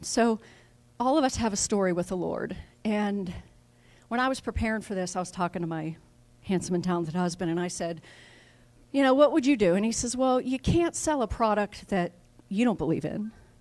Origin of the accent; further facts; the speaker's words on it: Pittsburgh, Pennsylvania, United States; I live in the South now, so I say y'all, but I am from Pittsburgh.